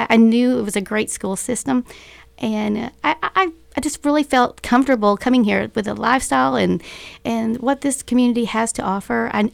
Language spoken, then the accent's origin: English; Caddo Gap, Arkansas, United States; I originally grew up in Caddo Gap down in southwest Arkansas, went to school at Caddo Hills